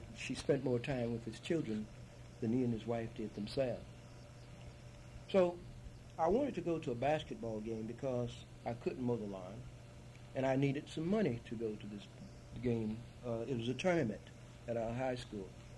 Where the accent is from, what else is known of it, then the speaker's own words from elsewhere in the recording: Cleveland, Mississippi, United States; I was born and reared in Cleveland, Mississippi.